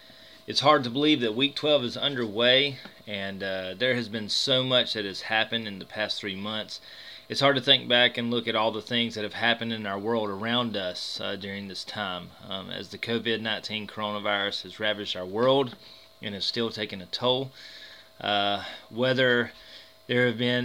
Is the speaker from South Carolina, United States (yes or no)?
yes; Chesnee, South Carolina, United States; While growing up in South Carolina, in Chesney, South Carolina, I have personally witnessed my black friends be mistreated